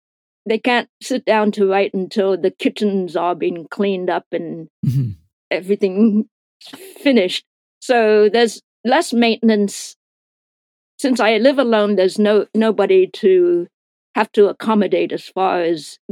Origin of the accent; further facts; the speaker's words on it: Thailand; now in United States; my life growing up in Thailand.